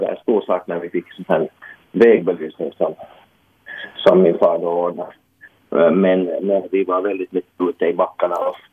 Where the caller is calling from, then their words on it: Porvoo, Uusimaa, Finland; Jo, det är … här från Borgå.